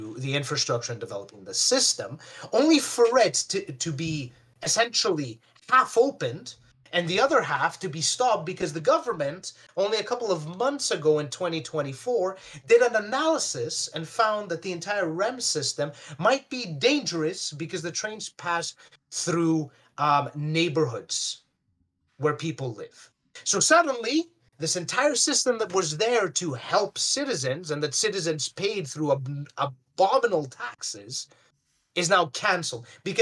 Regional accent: Greece; now in Canada; included my home country of Greece and maybe even Zimbabwe.

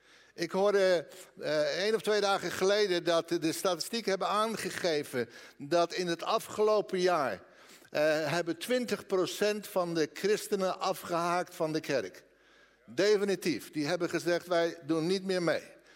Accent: The Hague, South Holland, Netherlands; Ik ben geboren en getogen in Den Haag. En prachtige stad. Ik mis het soms wel.

